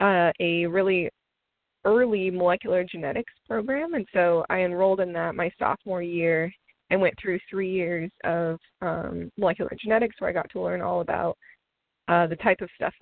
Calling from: San Diego, California, United States; And so I'm calling now from San Diego.

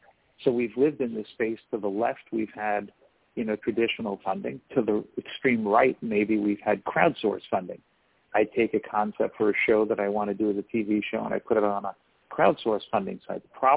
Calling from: Los Angeles, California, United States; So I'm in Los Angeles today, and my partner James, who hopefully is also dialing in, he's in New Jersey

